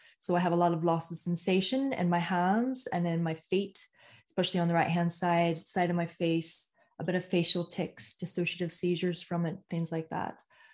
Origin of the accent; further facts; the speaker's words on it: Northern Ireland, United Kingdom; from Northern Ireland